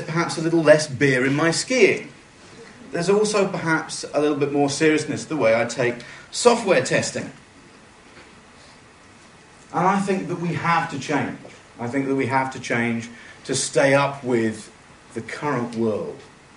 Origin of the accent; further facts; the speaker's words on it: London, United Kingdom; And I'm from London. And I speak no Swedish at all, apart from tack.